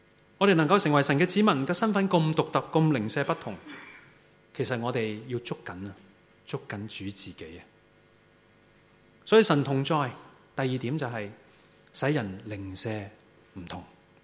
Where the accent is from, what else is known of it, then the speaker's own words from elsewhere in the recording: Hong Kong; 你知道我們香港人很喜歡聽的